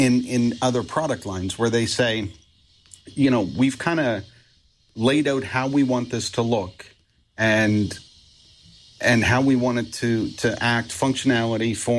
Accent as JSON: {"language": "English", "country": "Canada", "said": "Being Canadian, you know, we skate around everywhere we go, even sometimes down to the store."}